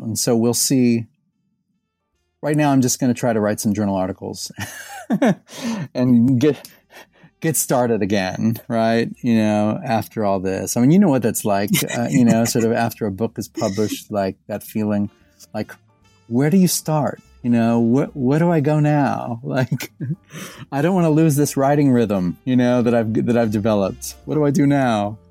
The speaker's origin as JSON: {"language": "English", "region": "Indiana", "country": "United States", "said": "because, you know, I'm from Indiana, right?"}